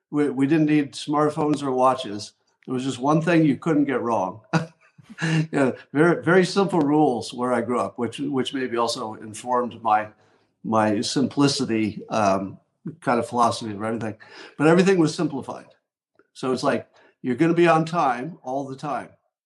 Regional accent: Windham, New York, United States; I grew up in a very small town, Windham, New York, in the Catskill Mountains.

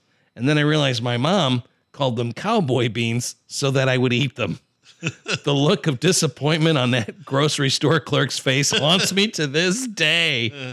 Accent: Mississippi, United States; I'm from Mississippi, and until I was 18, I thought that everyone else in the country counted using their own state.

